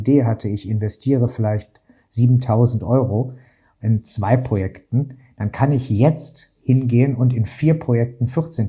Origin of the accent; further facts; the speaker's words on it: Krefeld, North Rhine-Westphalia, Germany; Ich komme selber aus Westdeutschland, Krefeld, die Stadt mit K, wie man das auch schon mal sagt. Und meine ganze Familie ist selbstständig.